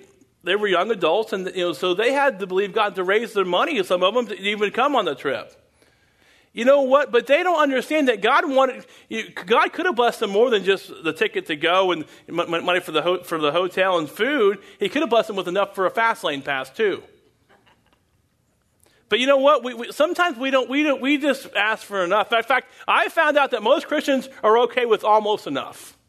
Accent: Pakistan; now in Dubai, United Arab Emirates; So the first question is, where are you from? I'm from Pakistan.

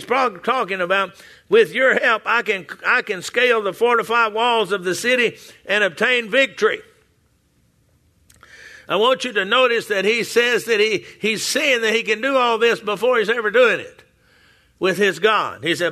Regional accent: Texas, United States; I was born in Texas and grew up in Texas, and you take Texas history in junior high school

